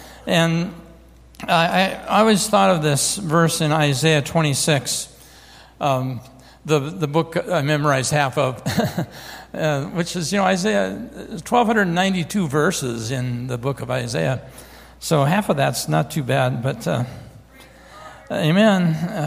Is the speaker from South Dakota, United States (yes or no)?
yes; Rapid City, South Dakota, United States; She started going to the local Assembly of God church where I grew up out in Rapid City, South Dakota.